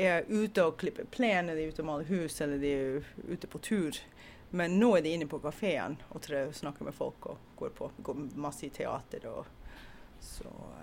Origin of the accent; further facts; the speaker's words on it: California, United States; now in Tromsø, Norway; Jag kommer från Kalifornien.